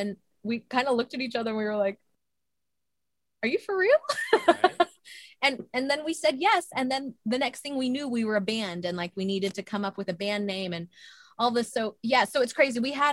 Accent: Spring, Texas, United States; I grew up in Spring, Texas, which is just north of Houston.

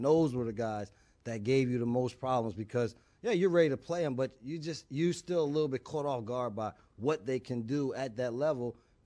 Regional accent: East Orange, New Jersey, United States; Well, that was my joy because when growing up in East Orange, New Jersey, the only way I got on the courts in the parks was because I was a defensive guy.

